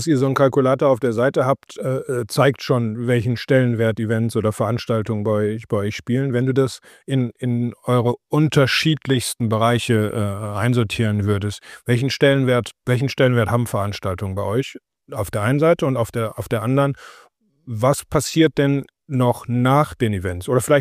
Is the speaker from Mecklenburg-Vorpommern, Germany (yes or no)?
no; Mülheim an der Ruhr, North Rhine-Westphalia, Germany; Ich komme aus dem Ruhrgebiet, Mühlheim an der Ruhr geboren. Und in Mühlheim aufzuwachsen